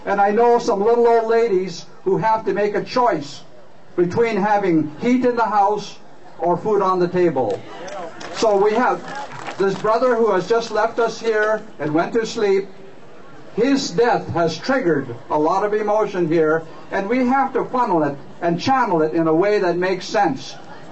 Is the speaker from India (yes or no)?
yes; India; We can be different. I love being an Indian.